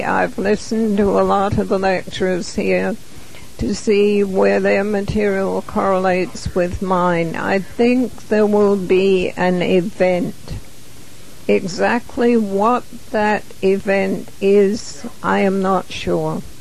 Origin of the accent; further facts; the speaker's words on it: England, United Kingdom; now in Santa Barbara, United States; when I was in England, and I grew up in England.